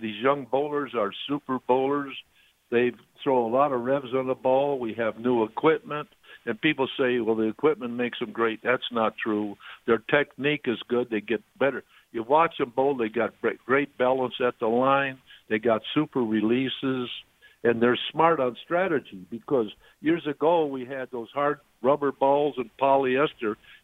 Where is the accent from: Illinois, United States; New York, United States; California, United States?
Illinois, United States; not Illinois only, because I'm from Illinois.